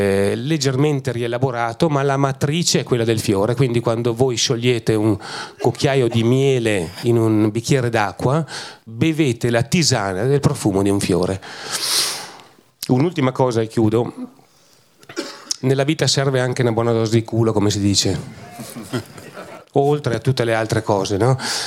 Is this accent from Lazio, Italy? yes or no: no; Vigo di Ton, Trentino-Alto Adige, Italy; io non posso dire che vengo da Vigo di Ton, non posso dire che vengo da Trento